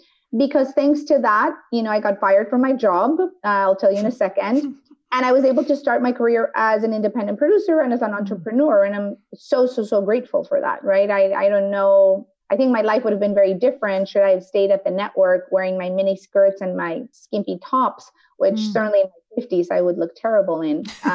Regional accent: Mexico; English is a second language; I grew up in Mexico, right?

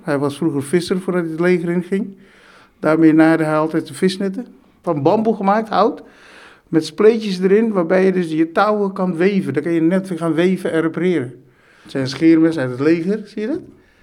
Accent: Schattenberg, Drenthe, Netherlands; moved away; Ik ben in Schattenberg opgevoed, of tenminste opgegroeid. Daar wonen al mijn vrienden.

